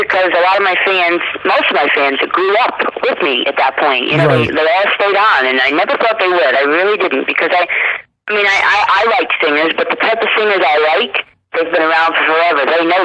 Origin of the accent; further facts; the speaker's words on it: Connecticut, United States; I love Foxwoods around because it's my hometown, number one.